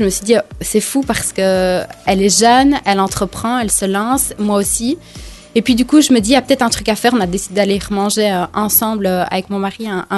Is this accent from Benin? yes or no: no; Verlaine, Wallonia, Belgium; Moi j'ai 32 ans, je viens de Liège, enfin de Verlaine. J'ai grandi à Verlaine. J'ai fait mes études à Liège.